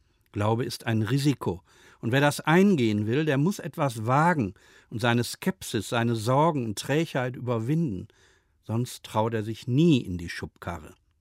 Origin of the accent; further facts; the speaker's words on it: Germany; Aber ich bin halt ein Deutscher.